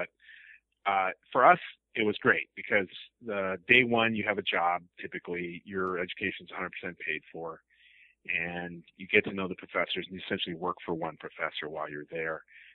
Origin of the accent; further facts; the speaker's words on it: Minnesota, United States; I am from the Midwest, from Minnesota originally